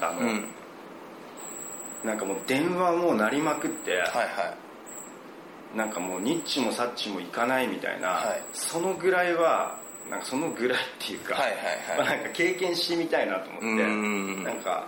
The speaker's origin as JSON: {"language": "Japanese", "town": "Omiya", "region": "Saitama", "country": "Japan", "tie": "born or raised there", "also_born_or_lived": "Tokyo", "said": "僕出身は東京なんですけど、でもほとんど育ったの大宮なんで。"}